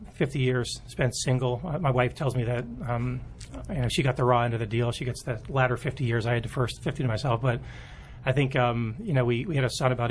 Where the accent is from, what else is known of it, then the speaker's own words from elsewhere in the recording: Washington, District of Columbia, United States; I'm from Washington, D.C.